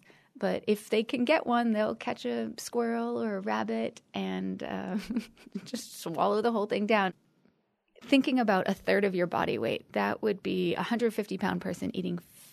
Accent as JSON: {"language": "English", "region": "Nebraska", "country": "United States", "tie": "born or raised there", "also_born_or_lived": "California / Pennsylvania", "said": "I moved from California to here. I grew up in Nebraska. I moved to Pennsylvania."}